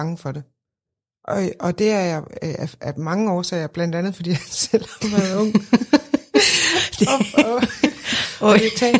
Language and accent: Danish; Odense, Region of Southern Denmark, Denmark; jeg er 45, jeg kommer fra Odense. Jeg gik på en lille privatskole, en lille katolsk privatskole